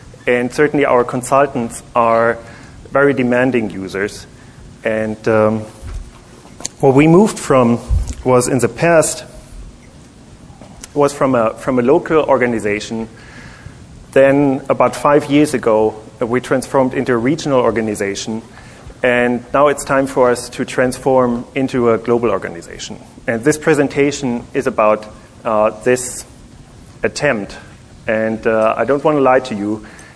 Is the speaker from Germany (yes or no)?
yes; Germany; I joined the company about 7-8 years ago, and I'm from Germany.